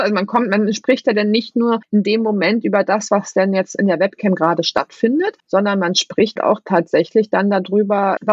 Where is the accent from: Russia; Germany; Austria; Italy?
Germany; Berlin; Ich bin Berliner. Ich liebe Döner. Und ich liebe auch nur den Berliner Döner.